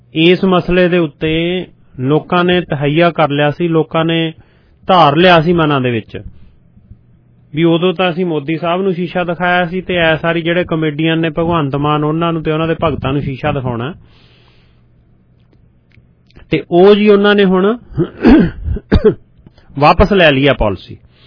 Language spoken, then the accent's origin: Punjabi; Punjab, India; born there; ਅਸੀਂ ਤਾਂ ਉੱਥੇ ਜੰਮੇ ਆ, ਇਸ ਕਰਕੇ ਆਪਾਂ ਪੰਜਾਬ ਨਾਲ ਇਮੋਸ਼ਨਲੀ ਅਟੈਚਡ ਆ